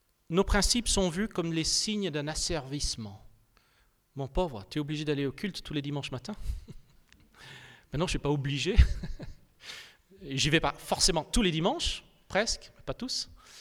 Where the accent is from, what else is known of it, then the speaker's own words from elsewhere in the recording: France; bien que j'ai grandi en France et bien que je suis en France depuis ma toute petite enfance, avant la maternelle